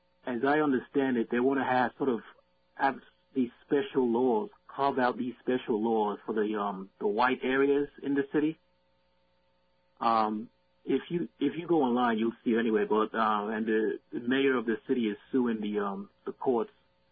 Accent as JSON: {"language": "English", "region": "New Jersey", "country": "United States", "lives_now": "Jackson, United States", "said": "I'm in Mississippi today. I'm in Jackson, Mississippi. I'm from New Jersey, but I'm in Mississippi."}